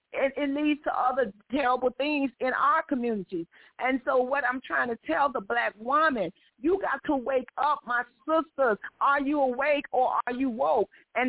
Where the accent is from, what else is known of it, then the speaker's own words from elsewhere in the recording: Chicago, Illinois, United States; I am from Chicago, and so I'm listening